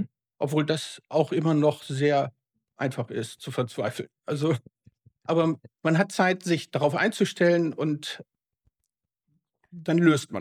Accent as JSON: {"language": "German", "region": "Lower Saxony", "country": "Germany", "said": "Bin ich aus Ostfriesland."}